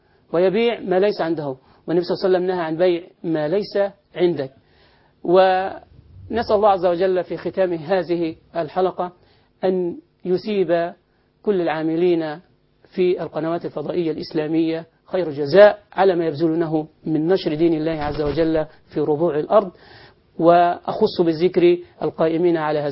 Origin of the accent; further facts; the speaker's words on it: Egypt; في بلدنا مصر